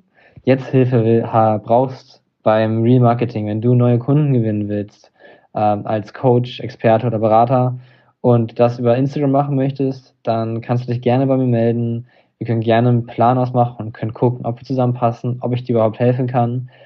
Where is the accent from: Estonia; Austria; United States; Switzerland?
Estonia; ich komme aus Estland und ich möchte mir unbedingt da ein Haus im Wald kaufen